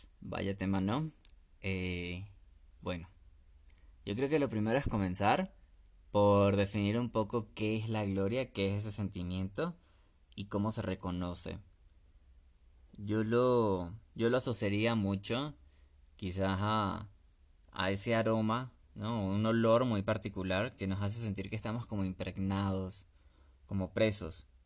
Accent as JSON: {"language": "Spanish", "town": "Petare", "region": "Miranda", "country": "Venezuela", "tie": "born or raised there", "said": "yo crecí en Petare. Claro, no crecí en una casa de esas pequeñas encimadas en el monte, pero exento no estaba de lo que sucedía a mi alrededor."}